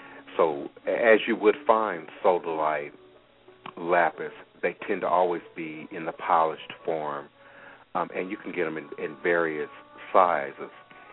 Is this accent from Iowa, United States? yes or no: no; Chicago, Illinois, United States; I'm from Chicago, too, in case you didn't realize that.